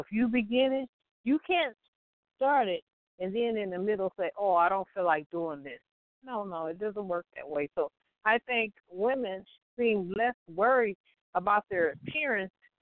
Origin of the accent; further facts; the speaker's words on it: Compton, California, United States; we grew up in Compton.